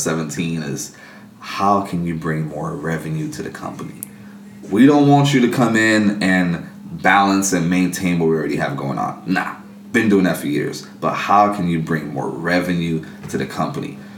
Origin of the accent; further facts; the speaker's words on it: Miami, Florida, United States; I grew up in Miami.